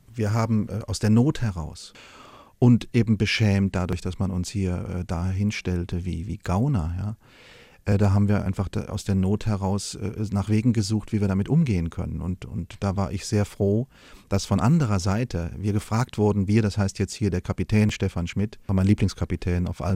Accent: Berlin, Germany; born there; Ich bin ja in West-Berlin geboren deshalb, weil meine Eltern als Jugendliche schon aus der DDR geflohen sind, aufgrund politischen Drucks tatsächlich.

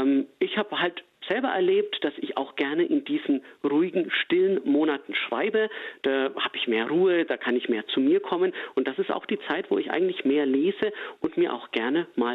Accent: Bavaria, Germany; accent: Franconian, rolled R; aus meiner alten Heimat, vielleicht hört man es ein bisschen, ich bin Franke mit rollendem R

